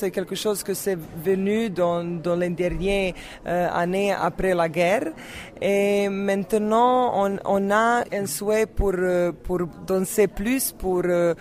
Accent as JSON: {"language": "French", "town": "Zagreb", "region": "City of Zagreb", "country": "Croatia", "said": "c'est très important que nous sommes ici, que nous sommes venus de Zagreb"}